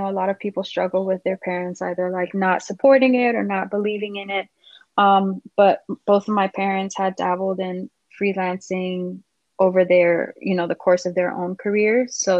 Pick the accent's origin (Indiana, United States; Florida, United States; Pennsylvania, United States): Florida, United States; Miami; I'm from Miami, Florida.